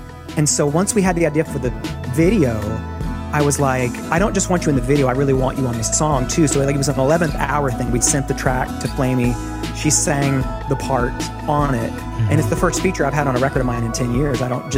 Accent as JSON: {"language": "English", "region": "Tennessee", "country": "United States", "tie": "born or raised there", "said": "especially with here in my home state of Tennessee"}